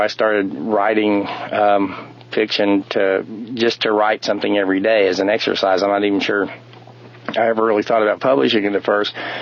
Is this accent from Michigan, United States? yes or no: no; Texas, United States; I grew up in Texas in a home that was opposed to the death penalty